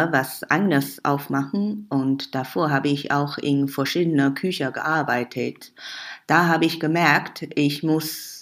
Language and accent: German; Xinjiang, China; Zum Beispiel, wo ich herkomme, Xinjiang, dort isst man ganz gerne Tomaten, Zwiebeln und Milchprodukte.